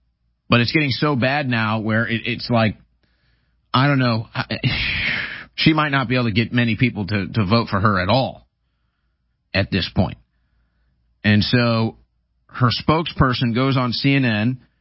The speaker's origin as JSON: {"language": "English", "region": "Missouri", "country": "United States", "tie": "born or raised there", "lives_now": "Texas, United States", "said": "I've lived in Missouri. I grew up in Missouri. And then obviously I live in Texas, lived here since 2016."}